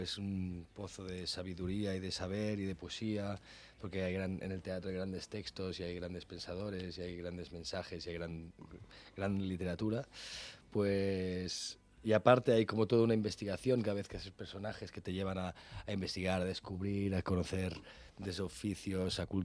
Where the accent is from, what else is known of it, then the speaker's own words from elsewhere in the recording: Rupià, Catalonia, Spain; Yo tengo muchos, mi pueblo, Rupià.